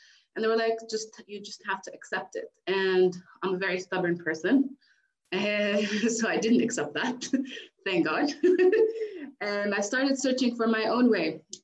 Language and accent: English; Palestine; As they said, I'm from Palestine, so I work a lot with trauma.